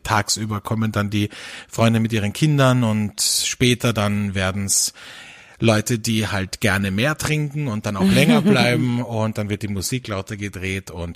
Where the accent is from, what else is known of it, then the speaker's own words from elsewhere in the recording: Velden am Wörthersee, Carinthia, Austria; Ich bin ja auch am Land aufgewachsen. Gut, zwar in einem Tourismusort in Velden am Wörthersee. Aber ich meine, wir haben 7.000 Einwohner, glaube ich, damals gehabt.